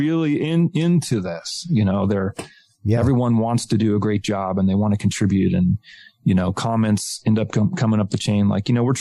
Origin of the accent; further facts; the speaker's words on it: Albuquerque, New Mexico, United States; I grew up in Albuquerque here and I kept my eye on this little company